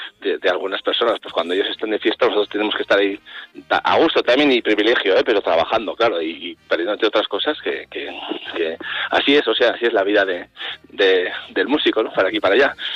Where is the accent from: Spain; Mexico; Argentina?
Spain; Pamplona, Navarre; Yo, por ejemplo, que nosotros somos de Pamplona, pues estás esperando siempre los Sanfermines, ¿no?